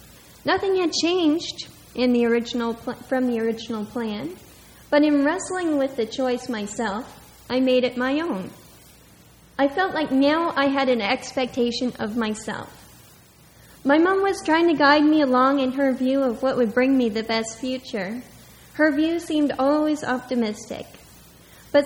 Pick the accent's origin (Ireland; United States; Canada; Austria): Canada; accent: Canadian; I'm not sure how well I'll deliver it, since I do have my Canadian accent, but I'll do my best.